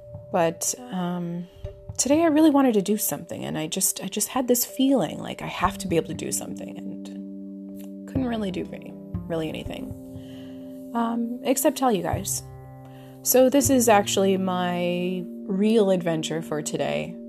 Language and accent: English; United States; because I told them I'm American.